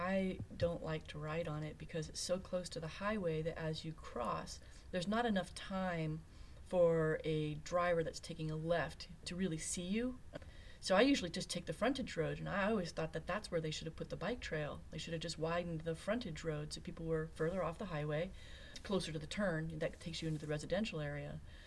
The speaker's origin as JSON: {"language": "English", "region": "England", "country": "United Kingdom", "tie": "born or raised there", "said": "And when I grew up in England, and when you visit Europe, you'll find that there's all kinds of circuitous paths and streets and stuff like that."}